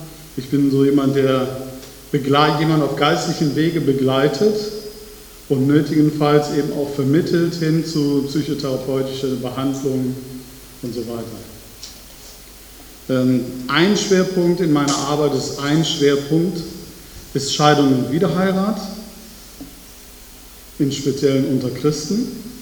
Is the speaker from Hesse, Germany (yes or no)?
no; Viersen, North Rhine-Westphalia, Germany; ich komme aus Viersen.